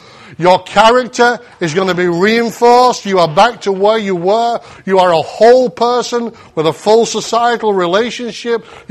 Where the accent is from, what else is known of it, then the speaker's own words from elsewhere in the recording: United Kingdom; What? I'm British. These things don't happen in my country.